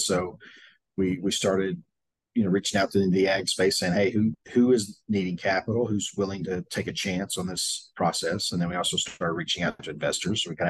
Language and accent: English; Southeast, United States; So I grew up country boy in the Southeast. I came to Texas A&M a million years ago for my undergrad